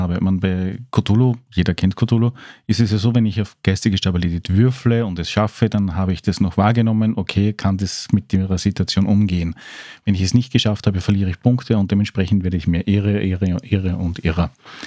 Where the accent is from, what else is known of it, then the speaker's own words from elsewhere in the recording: Austria; als Österreicher